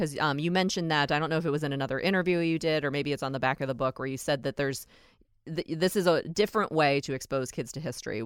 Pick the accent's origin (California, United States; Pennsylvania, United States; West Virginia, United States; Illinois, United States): Pennsylvania, United States; Pittsburgh; I grew up in Pittsburgh, but my grandmother is from Indiana, Pennsylvania.